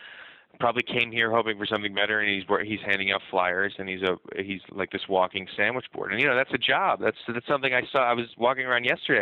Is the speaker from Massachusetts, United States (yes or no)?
no; New York, United States; I grew up in New York. I was born here.